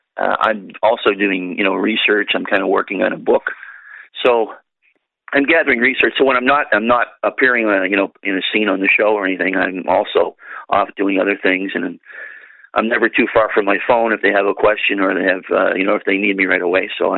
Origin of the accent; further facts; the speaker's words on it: Nova Scotia, Canada; I grew up mostly in Nova Scotia, and my grandmother lived right across from the island.